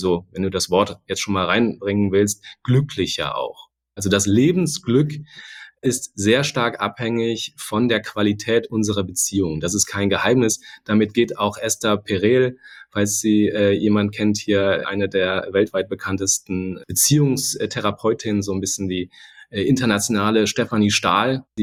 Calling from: Hamburg, Germany; Und ich bin aus Hamburg zugeschaltet, insofern hätte ich mich auch mit einem Moin melden können gerade.

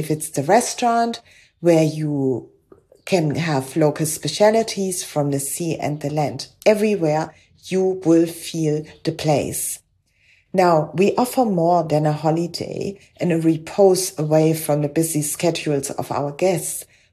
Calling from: Paternoster, Western Cape, South Africa; I'm speaking from Paternoster on the west coast of South Africa, one of the oldest fishing villages on our coast

